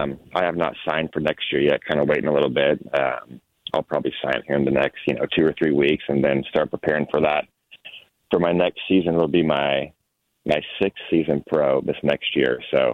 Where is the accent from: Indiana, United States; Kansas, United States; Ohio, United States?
Kansas, United States; Wichita; And obviously with me being from Wichita, it's really nice that I can just play in my hometown.